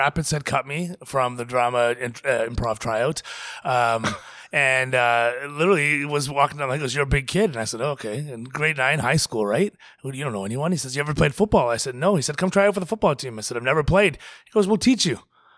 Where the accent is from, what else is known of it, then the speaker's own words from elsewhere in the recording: Canada; I'm sitting here as a Canadian kid, Simon Fraser University, only brown kid, Punjabi kid on the team.